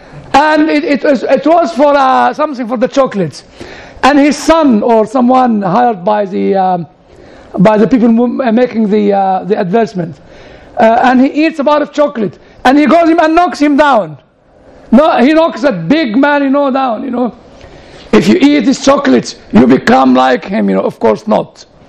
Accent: United Kingdom; I said, "I'm British."

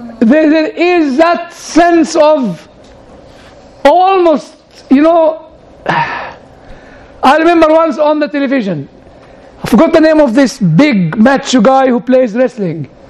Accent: United Kingdom; I said, "I'm British."

